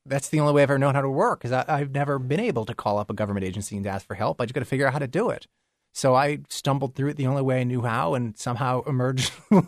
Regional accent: Charlottesville, Virginia, United States; I'm from Charlottesville.

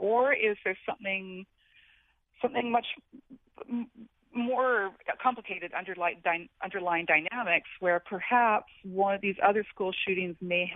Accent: Canada; now in United States; I'm Canadian, I immigrated here 18 years ago

